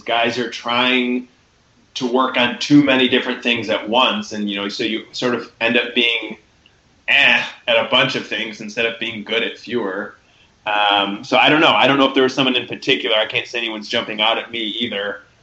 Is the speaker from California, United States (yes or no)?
no; Chicago, Illinois, United States; in growing up in Chicago, I've been to more games at Comiskey than any other stadium by far.